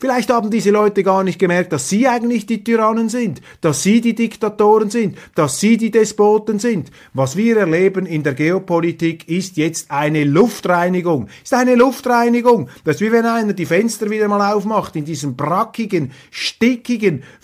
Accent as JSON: {"language": "German", "country": "Switzerland", "said": "Ich sage aus schierem Eigeninteresse als Schweizer, wir brauchen doch eine starke Bundesrepublik"}